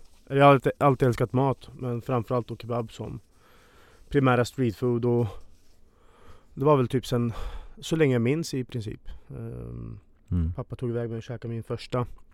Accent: Norrköping, Östergötland, Sweden; Jag ska öppna min hemstad Norrköping.

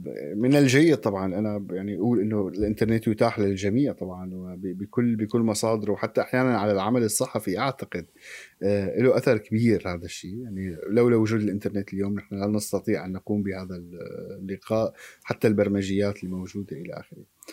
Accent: Syria; moved away; أنا خرجت من سوريا وحد خروجي لم أستطع أن أشاهد اليوتيوب في سوريا

